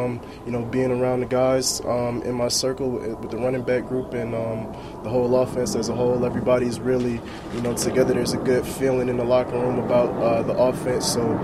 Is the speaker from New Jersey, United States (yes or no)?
yes; New Jersey, United States; now in Pennsylvania, United States; Because my family is all around here. I grew up in New Jersey. I live in Pennsylvania now, so I'm about 1:45 away. And, you know, I'm coming back home.